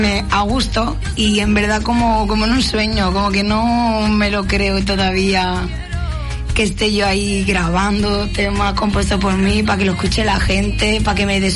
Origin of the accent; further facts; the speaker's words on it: Barcelona, Catalonia, Spain; Soy de Barcelona, pero de padres andaluces.